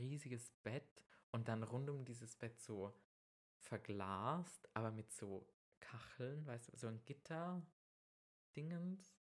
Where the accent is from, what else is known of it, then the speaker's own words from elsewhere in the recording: Vorarlberg, Austria; Also bei uns in Vorarlberg, wenn ihr wandern geht